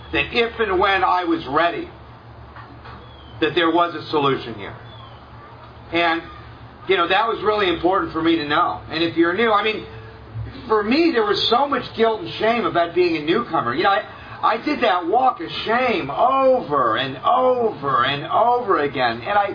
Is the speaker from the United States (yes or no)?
yes; California, United States; I'm from Southern California.